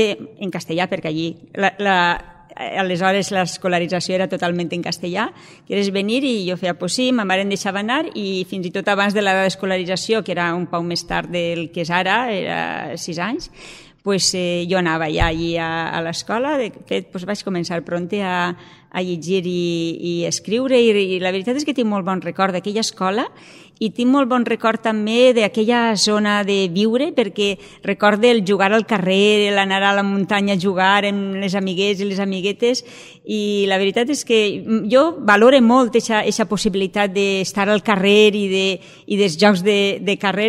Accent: Oliva, Valencian Community, Spain; born there; vaig nàixer a Oliva, un poble de la Safor

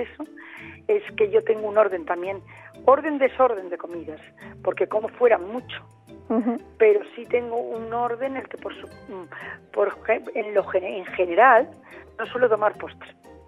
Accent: Spain; como buena española

